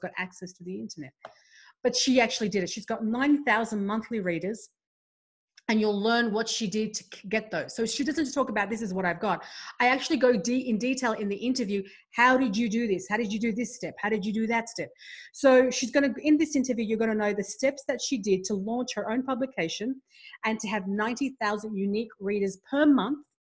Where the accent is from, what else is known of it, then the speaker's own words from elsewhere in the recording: Canberra, Australian Capital Territory, Australia; when people ask me, where are you from? Where do you live? I say Canberra. And they're like, okay. So it's not Sydney or Melbourne.